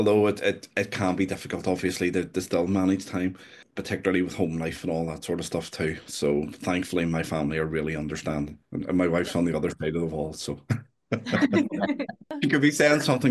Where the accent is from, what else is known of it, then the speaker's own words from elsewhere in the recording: Belfast, Northern Ireland, United Kingdom; where I grew up in Belfast, I would still visit family there quite frequently